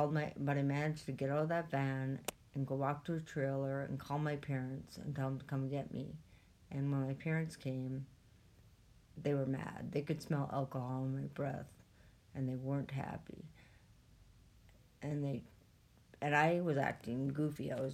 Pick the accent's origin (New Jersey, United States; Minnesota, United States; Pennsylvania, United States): Minnesota, United States; Ely; I was born in Ely, Minnesota. And I was born... But I lived in Winton, which is just a little off of Ely.